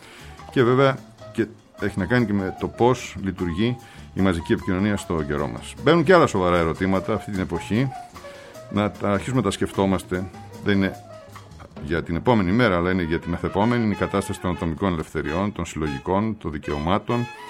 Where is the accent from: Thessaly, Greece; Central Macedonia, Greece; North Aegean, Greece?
Central Macedonia, Greece; Thessaloniki; Καλημέρα σας, κύριε Μαραντζίδη, στην πατρίδα μου Θεσσαλονίκη.